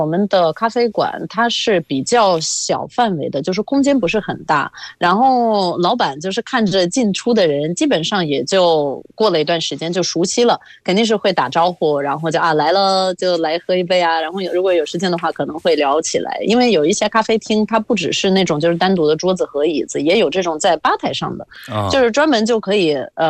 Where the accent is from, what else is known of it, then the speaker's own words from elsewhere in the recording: Latvia; Chinese is a second language; 大家好，